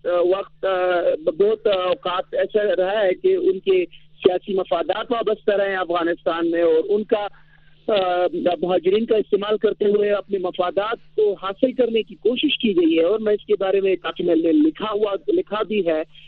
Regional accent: Peshawar, Khyber Pakhtunkhwa, Pakistan; باوجود اس کے کہ میں تقریباً 2 دہائیوں تک پشاور میں رہا, وہاں پہ میں پلا بڑا ایجوکیشن کی

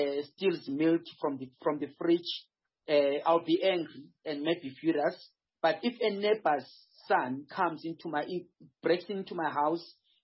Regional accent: South Africa; We are not working. We are South African.

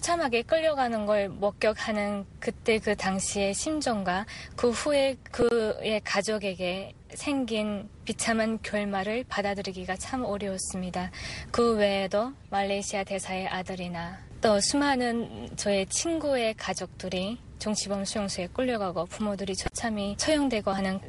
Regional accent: Pyongyang, North Korea; also born or lived in China; 저는 평양에서 나서 자랐고요.

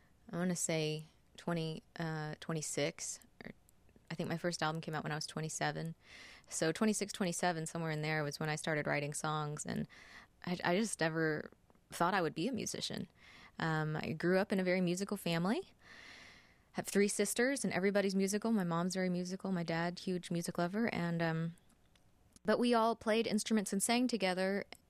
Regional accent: Texas, United States; also born or lived in New York; So Texas is all I have known, but it is not where I was born.

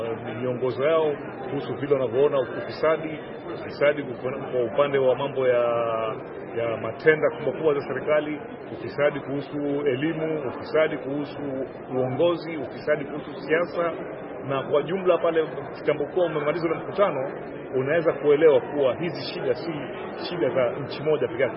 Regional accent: Kenya; kule kwetu Kenya

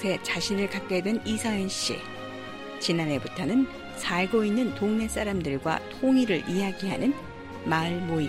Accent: North Korea; now in South Korea; 고향이 북한인 탈북자라고 말하는 것이 당당해졌습니다.

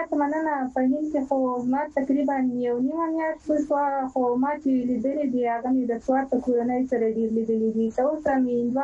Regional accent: Ghazni, Afghanistan; now in India; زه ډیر ویاړم چې زه د غزنی ولایت یم.

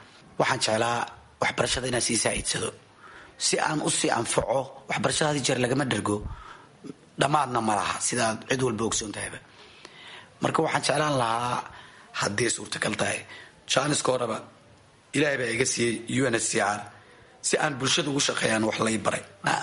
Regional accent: Mogadishu, Banaadir, Somalia; born there; moved away; Muqdisho ayaan ku dhashay, waan ka qaxay.

